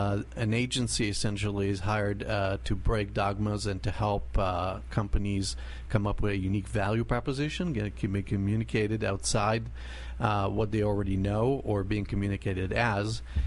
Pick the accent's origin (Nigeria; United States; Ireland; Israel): Israel; I was born and raised in Israel.